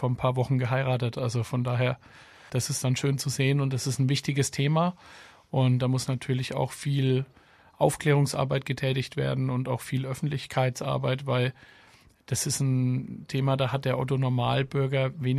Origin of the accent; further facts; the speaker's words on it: Bamberg, Bavaria, Germany; born there; ich bin geboren in Bamberg, bin dann für Studium war ich in Mannheim und in Erlangen.